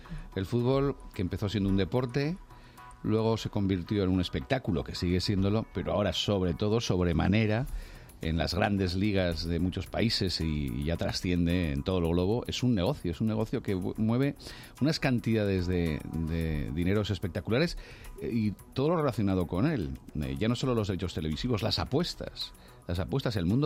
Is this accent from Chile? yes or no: no; Huesca, Aragon, Spain; Ya que he nombrado a mi tierra, a Huesca